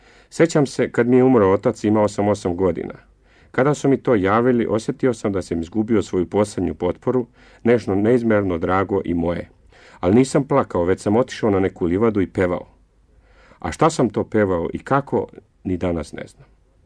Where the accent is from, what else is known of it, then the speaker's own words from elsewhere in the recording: Bosnia & Herzegovina; Rođen sam u Bosni i od mali nogu bio sam okružen pesmom